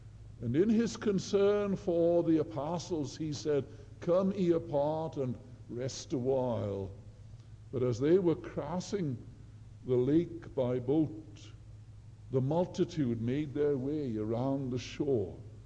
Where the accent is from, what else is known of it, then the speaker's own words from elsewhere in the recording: Wales, United Kingdom; I learned when I was growing up in Wales that I could look to the daily paper